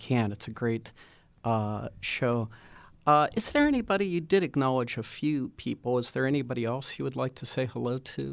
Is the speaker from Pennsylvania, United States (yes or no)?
yes; Churchill, Pennsylvania, United States; I grew up in Churchill, so I know that area pretty